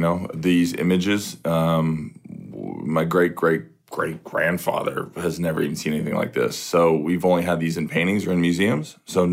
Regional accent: Iowa, United States; I left at a very young age, but I was raised in Iowa, which is really people wouldn't think is great. I think it's really great. I grew up in the Midwest

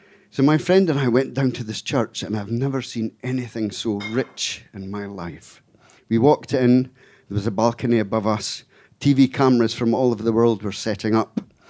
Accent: Scotland, United Kingdom; Now, I had no idea which bottle he was talking about. I come from Scotland. I'd never heard this phrase before.

